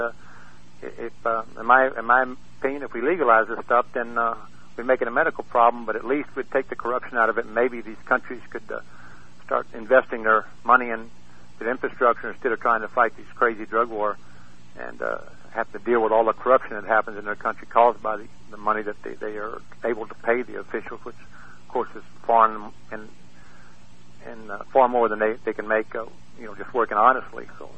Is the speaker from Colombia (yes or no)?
no; Brackettville, Texas, United States; Actually, the sheriff of my hometown of Brackettville, Texas, was arrested for selling dope.